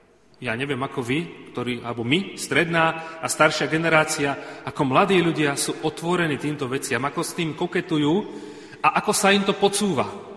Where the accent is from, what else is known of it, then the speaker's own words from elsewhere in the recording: Zvolen, Banská Bystrica Region, Slovakia; Ja som vyrastal na dedine, ja som stredoslovák, aj s manželkou, my sme zo Zvolena. Vyrastal som na dedine vedľa